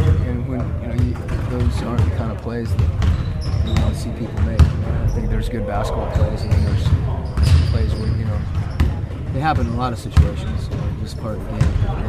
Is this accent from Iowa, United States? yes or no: no; Seattle, Washington, United States; but it was in Seattle, which was my hometown, which was a pretty special opportunity.